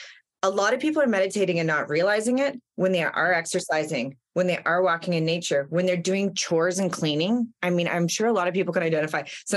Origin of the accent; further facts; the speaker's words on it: Jasper, Alberta, Canada; now in Vancouver, Canada; like I'm from Jasper National Park